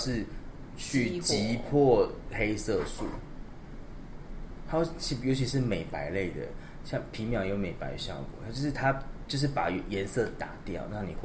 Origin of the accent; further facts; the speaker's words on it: Tainan, Taiwan; 像我们老家台南